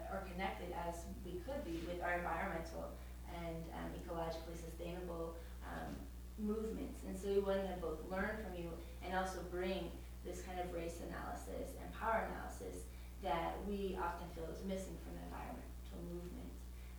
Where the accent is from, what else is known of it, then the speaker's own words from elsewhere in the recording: Washington, United States; also born or lived in Oregon; why I'm so excited to be back in Washington is my hometown, my home state.